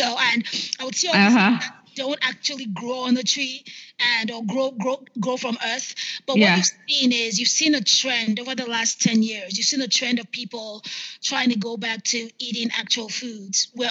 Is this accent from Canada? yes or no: no; Nigeria; Growing up in Nigeria, and I think the same for a lot of people growing up in developing countries, you're used to eating actual food, right?